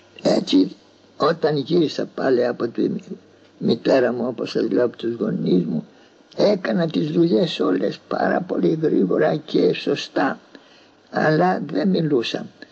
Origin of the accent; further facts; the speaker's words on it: Kalloni, North Aegean, Greece; Έφυγα μια φορά από την πατρίδα μου, από τη Μυτιλήνη, από την Καλονή και πήγα στο Άγιον Όρος.